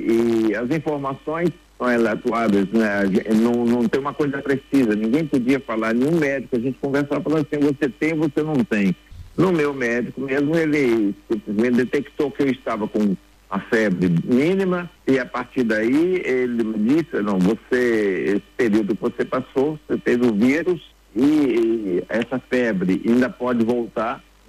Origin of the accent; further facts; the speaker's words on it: Minas Gerais, Brazil; para mim, como brasileiro de Minas Gerais, eu acho bem triste o que acontece.